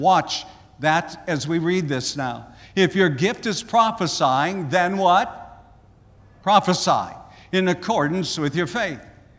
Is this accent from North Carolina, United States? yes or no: no; South Dakota, United States; There was a man that I grew up with back in South Dakota